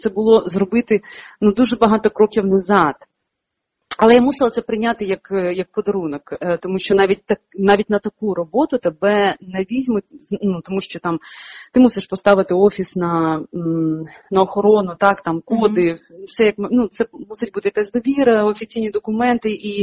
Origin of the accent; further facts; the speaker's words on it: Odesa Oblast, Ukraine; я сама родом з Одеської області, і фільм я зняла не про своє місто, а село. Це село, звідки я родом, це болгарське село на півдні України, і на самому кордоні з Молдовою, Румунією